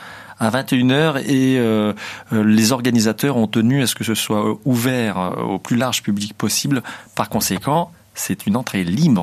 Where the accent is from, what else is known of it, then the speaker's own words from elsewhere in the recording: France; puisque nous sommes français et fiers de l'être.